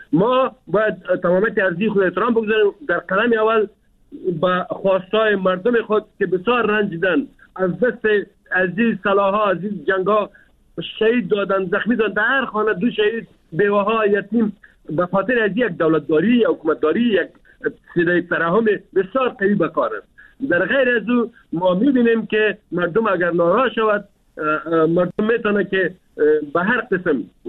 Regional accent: Afghanistan; ما افغان هستیم، ما مسلمان هستیم

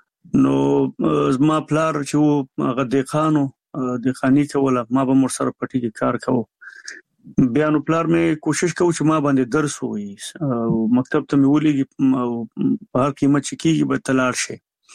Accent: Jalalabad, Nangarhar, Afghanistan; زمونږ کلی د دغه نه ډېر لرې دی، د جلال آباد نه، د ښار نه

